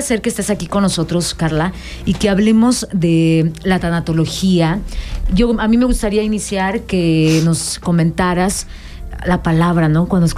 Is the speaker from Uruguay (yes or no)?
no; Mexico; que tenemos como mexicanos celebraciones que ya vienen